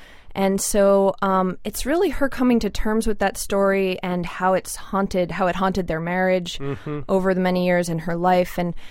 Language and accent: English; Gloucester, Massachusetts, United States; I grew up right on the Essex River itself, and so there were lobster boats going in and out every day